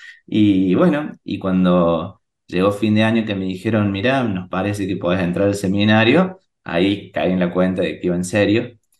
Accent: Río Cuarto, Córdoba, Argentina; yo soy oriundo de Río Cuarto, al sur de la provincia de Córdoba, acá en Argentina

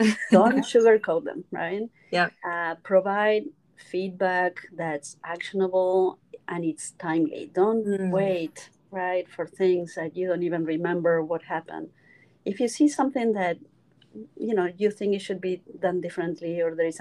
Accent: Buenos Aires, Argentina; English is a second language; That's how I pronounce my name. I'm from Buenos Aires, Argentina. I'm very proud of my heritage.

